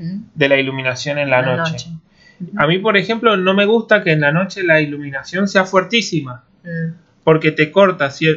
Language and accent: Spanish; Venezuela; now in Argentina; soy venezolano y siempre había ido a asados argentinos